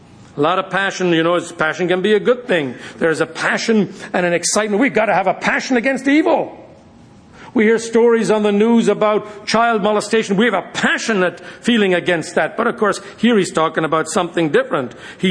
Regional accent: Ireland; As a boy growing up in Ireland, my father was an educator.

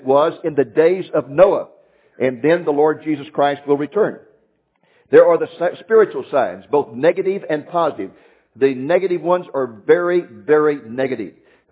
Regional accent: Dallas, Texas, United States; it's very special to me because I come from Dallas, Texas, which is flat and treeless and hot.

